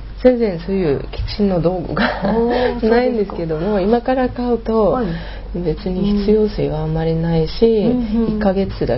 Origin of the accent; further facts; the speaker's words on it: Moscow, Russia; Japanese is a second language; お国はロシアですけれども